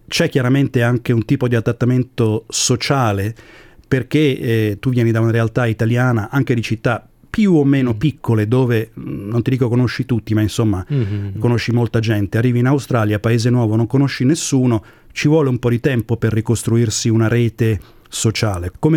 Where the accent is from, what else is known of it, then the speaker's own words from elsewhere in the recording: Rome, Lazio, Italy; io sono di Roma